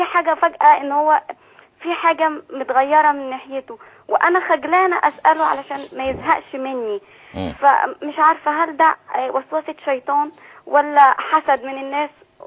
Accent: Alexandria, Alexandria Governorate, Egypt; من اسكندرية

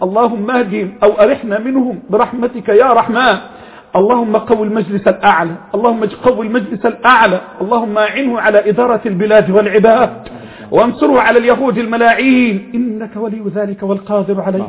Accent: Egypt

